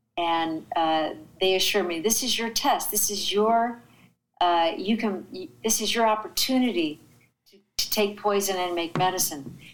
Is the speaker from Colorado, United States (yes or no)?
yes; Alamosa, Colorado, United States; Growing up in Alamosa, do you know that there were many, many drummers in my first middle school band?